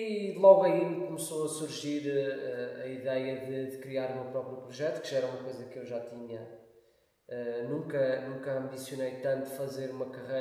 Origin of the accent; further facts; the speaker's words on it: Covilhã, Castelo Branco, Portugal; born there; Covilhã já tinha o seio familiar, não é, que me poderia dar, de certa forma, algum apoio. Também conhecia pessoas na Covilhã. Pronto, achei que era a minha cidade onde nasci.